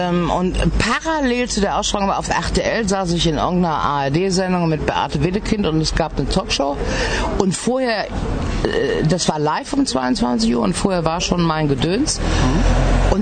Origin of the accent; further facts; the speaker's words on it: Gummersbach, North Rhine-Westphalia, Germany; born there; ich komme ja gebürtig aus Gummersbach